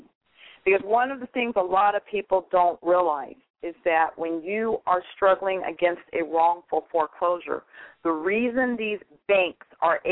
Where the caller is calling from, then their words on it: California, United States; I'm calling from California.